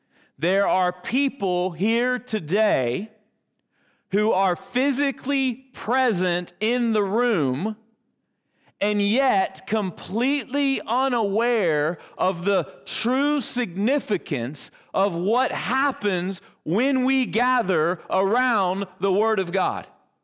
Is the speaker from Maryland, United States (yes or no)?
no; Dothan, Alabama, United States; Dothan, Alabama to get a glimpse of the president's motorcade. The Dothan Eagle, the newspaper in my hometown, had an article about it